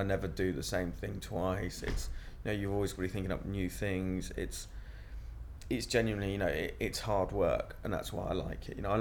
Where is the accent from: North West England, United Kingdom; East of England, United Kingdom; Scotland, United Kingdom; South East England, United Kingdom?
South East England, United Kingdom; Newbury; now in Balham, United Kingdom; I'm 25, and I live in Balham at the moment, but I grew up in Newbury.